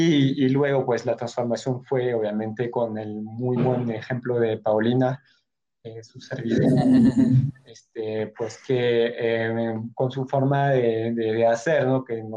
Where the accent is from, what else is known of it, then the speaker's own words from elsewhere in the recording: France; Spanish is a second language; yo soy francesa, empezó en Francia. La primera razón fue por cuestiones económicas, ¿no? Vengo de familias humildes